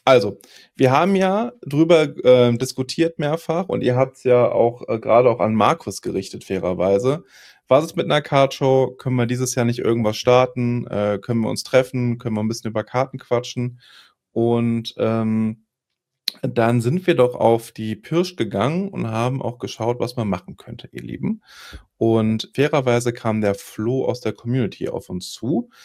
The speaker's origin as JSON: {"language": "German", "town": "Düsseldorf", "region": "North Rhine-Westphalia", "country": "Germany", "tie": "born or raised there", "said": "weil ich bin halt ein Junge aus Düsseldorf. Ja? Ein Junge von der Straße. Ich bin am Fliesentisch groß geworden."}